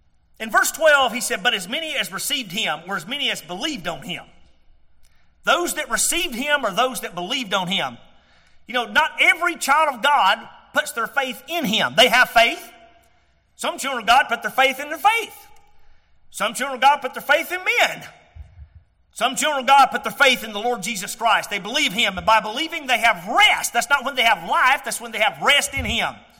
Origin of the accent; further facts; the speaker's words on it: Georgia, United States; born there; I'm happy to be born in Georgia.